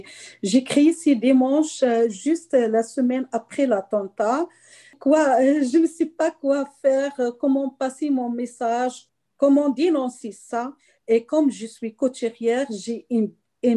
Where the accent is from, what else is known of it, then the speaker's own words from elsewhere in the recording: Morocco; Oui, je suis marocaine.